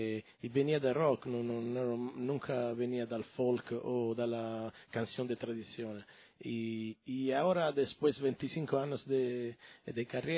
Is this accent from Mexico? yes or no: no; Calabria, Italy; Spanish is a second language; es un álbum homenaje a un cantautor de mi tierra, de Calabria